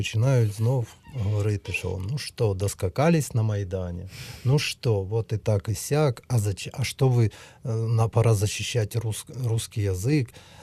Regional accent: Sievierodonetsk, Luhansk Oblast, Ukraine; now in Kyiv, Ukraine; Тому що от я сам з Сєвєродонецька, в мене багато друзів тут в Києві, сєвєродончан.

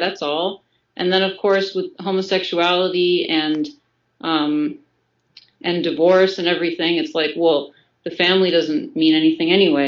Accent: Canada; Well, see, I'm actually from Canada, so I don't have an experience of Common Core.

